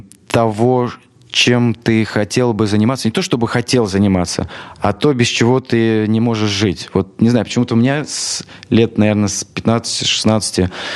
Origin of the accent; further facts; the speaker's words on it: Ural, Russia; also born or lived in Tyumen Oblast; Ну, я сам родом с Урала, с маленького городка.